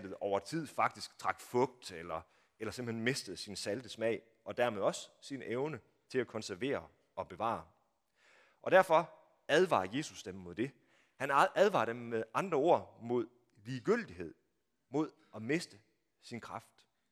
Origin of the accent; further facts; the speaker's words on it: Strandby, North Denmark Region, Denmark; I mine unge dage, så var der blandt de unge i Strandby, hvor jeg kommer fra